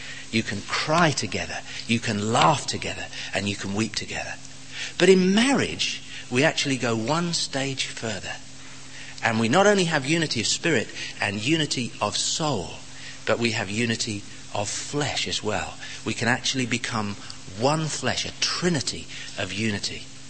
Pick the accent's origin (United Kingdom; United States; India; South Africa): United Kingdom; Romford, London; We come from Romford, and it's still close enough to London for people to speak with a London accent.